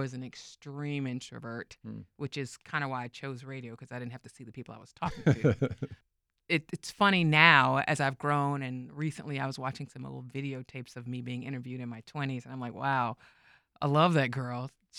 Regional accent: Salisbury, North Carolina, United States; It was in my hometown of Salisbury, North Carolina.

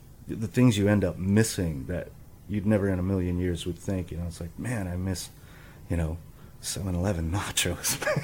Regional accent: Albuquerque, New Mexico, United States; also born or lived in Grand Forks, North Dakota; I guess I did most of my growing up in Albuquerque. Moved around a lot. My dad was in the Air Force. Okay. I was born in Grand Forks, North Dakota, but I think I spent the first year of my life there

